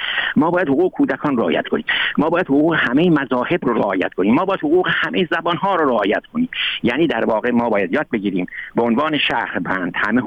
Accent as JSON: {"language": "Persian", "town": "Shiraz", "region": "Fars", "country": "Iran", "said": "من چون فارسم، من شیرازیم، عضو هیچ گروهی هم نیستم"}